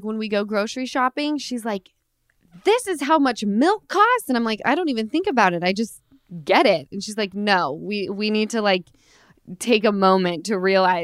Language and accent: English; Utah, United States; now in Los Angeles, United States; I know, when you live in LA for a while, you start, like, I'm from Utah, right?